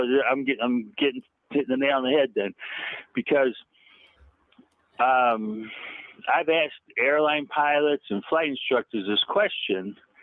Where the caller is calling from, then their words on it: Florida, United States; from Florida.